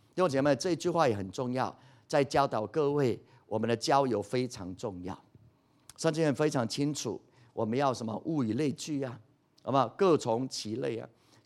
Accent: China; 我们中国人都知道

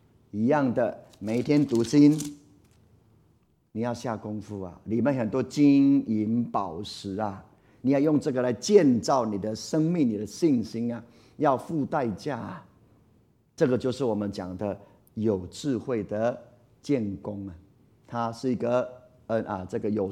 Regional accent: Taiwan; 现在我们台湾人比较不知道了

